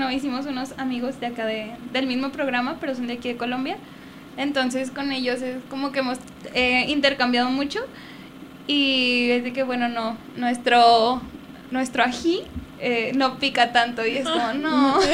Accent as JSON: {"language": "Spanish", "region": "Jalisco", "country": "Mexico", "said": "Bueno, nosotras somos de Jalisco"}